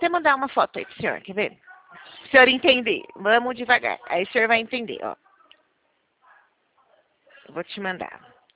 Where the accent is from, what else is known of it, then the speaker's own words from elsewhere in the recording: São Paulo, Brazil; Não, não, sou daqui de São Paulo